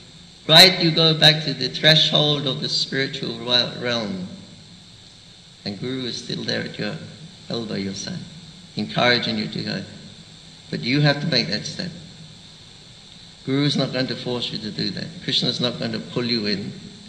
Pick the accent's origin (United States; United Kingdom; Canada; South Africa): United Kingdom; England; I said, I'm having a problem identifying myself as an Englishman.